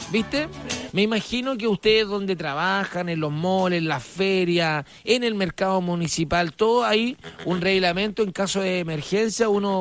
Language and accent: Spanish; Chile; Pero como somos chilenos, siempre le doblamos la mano al destino